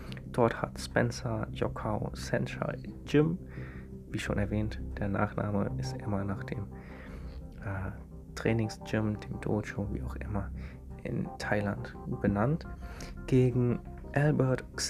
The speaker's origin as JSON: {"language": "German", "region": "North Rhine-Westphalia", "country": "Germany", "tie": "born or raised there", "said": "Dieses Mal neben meiner Heimatstadt in der nächsten Großstadt, und zwar Wuppertal."}